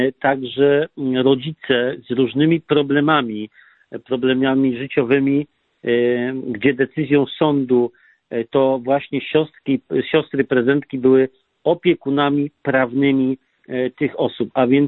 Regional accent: Olkusz, Lesser Poland, Poland; ja sam pochodzę z Olkusza

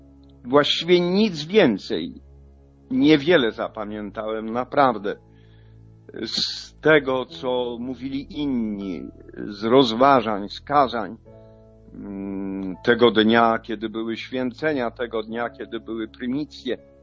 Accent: Gdynia, Pomeranian Voivodeship, Poland; bo ja z Gdyni pochodzę.

